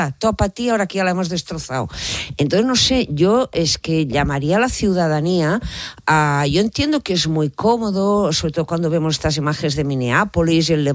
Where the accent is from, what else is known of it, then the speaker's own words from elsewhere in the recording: Catalonia, Spain; yo como catalana